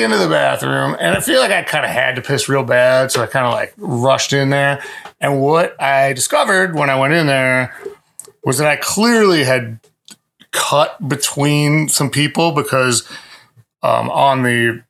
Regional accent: Midwest, United States; I'm from the Midwest, so all I eat is like bologna.

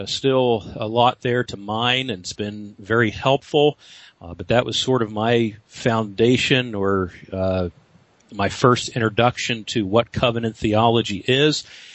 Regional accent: Philadelphia, Pennsylvania, United States; although I grew up in Philadelphia and went to Westminster to borrow their library from time to time.

